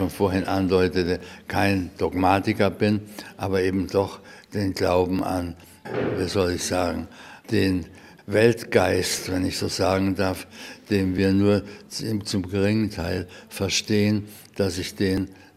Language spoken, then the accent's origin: German; Germany; moved away; und eben die Freundschaften, die mich mit Deutschland verbinden, die ziehen mich immer wieder in meine alte Heimat. Eine meiner Heimaten, sagen wir mal.